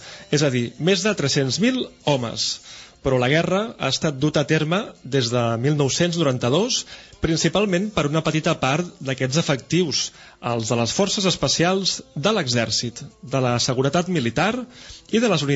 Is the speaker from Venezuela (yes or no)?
no; Tébessa, Tébessa Province, Algeria; now in France; Soc originari d'Atbesa, l'antiga Tveste. La meva família i els meus avantpassats sempre hi han viscut aquí. És una regió que abans vivia principalment de l'agricultura.